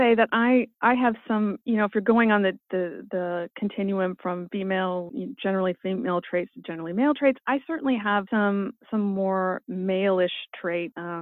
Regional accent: California, United States; California's not known for their wisdom. I'm saying this as a Californian right now.

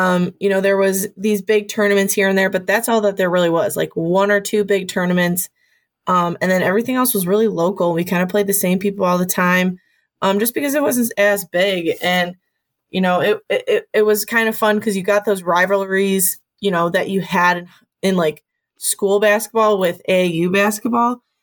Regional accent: Avon, Indiana, United States; And we grew up in Avon.

